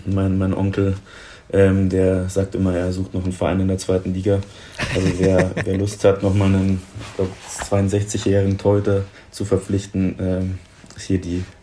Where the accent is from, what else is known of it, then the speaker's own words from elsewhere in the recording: Munich, Bavaria, Germany; sehe ich mich schon eher auf jeden Fall als Münchner, als Bayer, auch wenn man es jetzt nicht direkt hört.